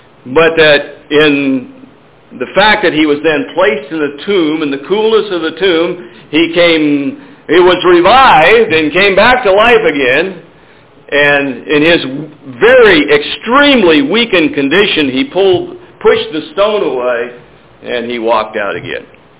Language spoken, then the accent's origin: English; Oregon, United States; I was raised in Eastern Oregon on a farm. I'm just a dumb old farm boy, okay?